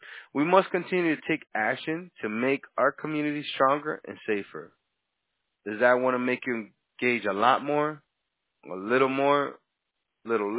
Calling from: Florida, United States; We're calling from Florida, exactly.

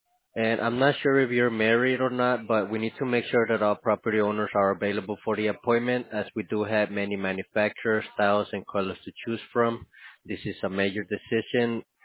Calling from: Pennsylvania, United States; I'm calling from Pennsylvania.

